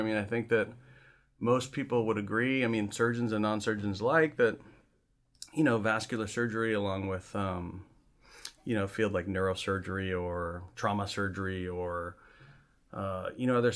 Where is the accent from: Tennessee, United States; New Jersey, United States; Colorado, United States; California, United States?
California, United States; I grew up in the Southern California area, actually very close to UCLA.